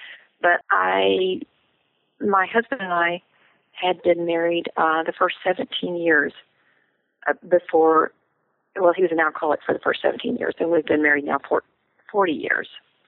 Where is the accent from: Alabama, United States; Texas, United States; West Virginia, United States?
Texas, United States; Amarillo; I grew up in Amarillo, Texas. I'm a Texan, and once a Texan, always a Texan.